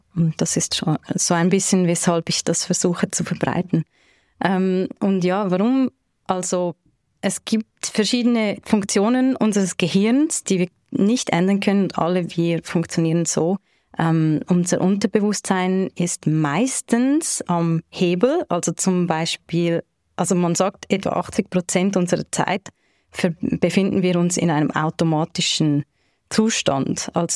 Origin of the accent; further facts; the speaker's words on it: Zurich, Switzerland; Ich bin aus Zürich